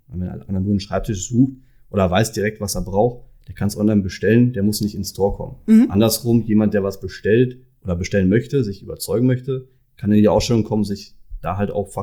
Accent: Dülmen, North Rhine-Westphalia, Germany; born there; Ich bin 33 Jahre alt und wie das Unternehmen selbst auch gebürtiger Dülmner.

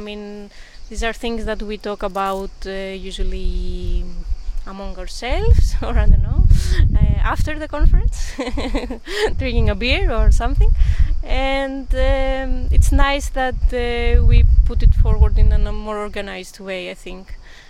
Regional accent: Athens, Attica, Greece; born there; English is a second language; now in Athens, Greece; I was born in Athens. I'm currently a PhD student at Humboldt University of Berlin, but the last 3 years I returned to Athens

